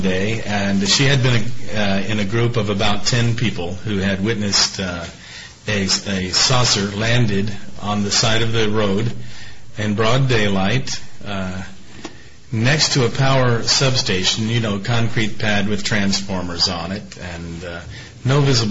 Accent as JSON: {"language": "English", "region": "Georgia", "country": "United States", "tie": "born or raised there", "also_born_or_lived": "Landstuhl, Germany", "said": "And grew up moving really all over the states, but mainly stayed in Georgia."}